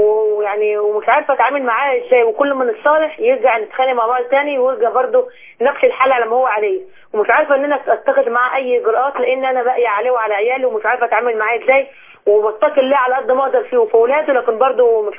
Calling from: Cairo, Cairo Governorate, Egypt; من القاهرة.

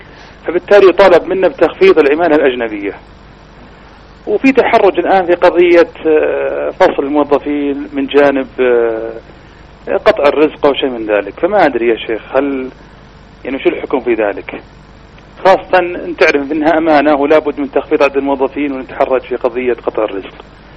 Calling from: Riyadh, Riyadh Province, Saudi Arabia; إحنا عندنا الآن بعض الموظفين يأتون من الدمام ومن جدة ويجلسون عندنا في الرياض

